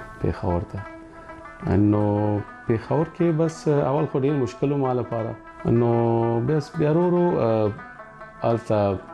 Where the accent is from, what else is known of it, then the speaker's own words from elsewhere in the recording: Afghanistan; زه د افغانستان يم د افغانستان راغلی